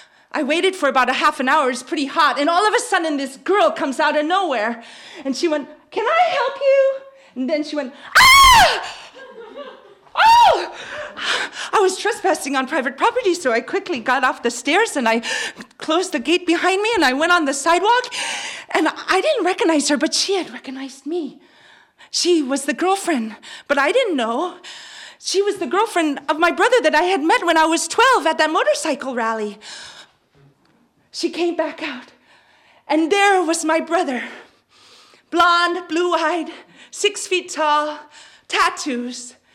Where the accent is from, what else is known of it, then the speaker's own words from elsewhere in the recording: Alaska, United States; Hi, I'm from Alaska. I just got here, and I have a brother.